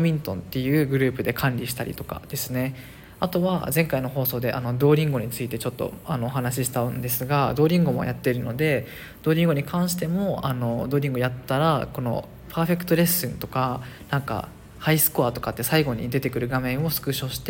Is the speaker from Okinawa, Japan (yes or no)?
yes; Okinawa, Japan; 僕が沖縄出身で彼女がインドネシア出身なので、年に1回は沖縄にも行くしインドネシアにも行くんですね。